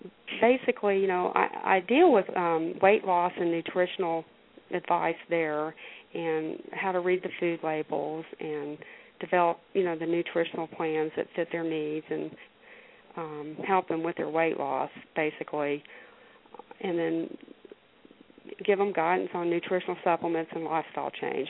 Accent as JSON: {"language": "English", "town": "Macon", "region": "Georgia", "country": "United States", "said": "Well, I'm from Macon."}